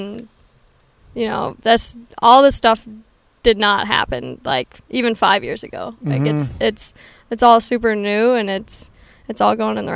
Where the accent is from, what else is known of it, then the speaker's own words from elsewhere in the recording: Stillwater, Minnesota, United States; Yep, Stillwater, Minnesota.